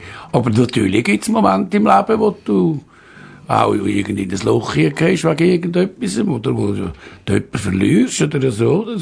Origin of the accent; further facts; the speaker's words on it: Zurich, Switzerland; Ich bin im Kreis 4 aufgewachsen, ja.